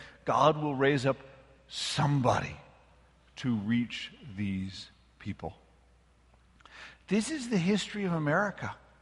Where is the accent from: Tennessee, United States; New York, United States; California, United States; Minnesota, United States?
Minnesota, United States; Where I grew up in Minnesota, all those Germans were met by priests, and they spoke their language